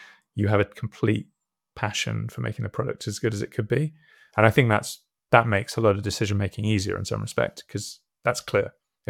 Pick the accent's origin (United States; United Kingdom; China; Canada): United Kingdom; Cheltenham, South West England; I'm joining you from Cheltenham, so west of the UK, which is home for me.